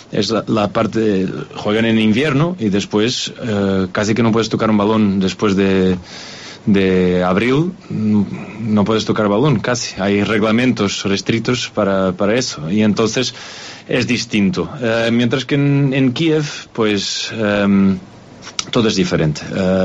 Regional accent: Estoril, Lisbon, Portugal; Spanish is a second language; Soy de Estoril, al lado de Lisboa.

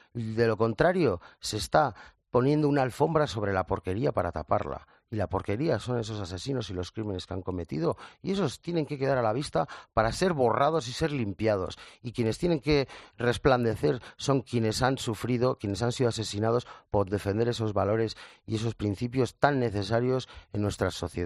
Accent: Basque Country, Spain; por nuestro empuje como vascos

